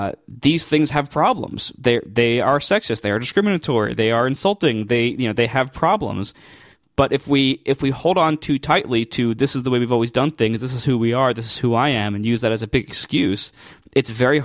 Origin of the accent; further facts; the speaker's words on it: United States; obviously, I'm American and I take the very US-centric view because simply that's where I am and what I know most about.